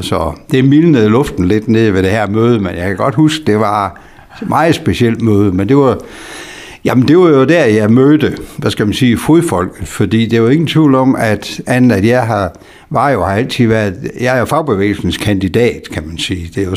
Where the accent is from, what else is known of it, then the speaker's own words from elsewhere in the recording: Ribe, Region of Southern Denmark, Denmark; jeg er indvandret sydfra. Det er det mange, der gør, men det er på en rigtig side af grænsen i det her tid, jeg kommer fra Ribeområdet.